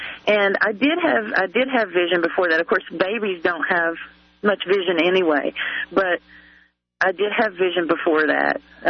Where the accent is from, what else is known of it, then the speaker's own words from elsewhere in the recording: West Virginia, United States; Well, I went to public school, and I'm from West Virginia, and I lived in southern West Virginia. My dad was a coal miner.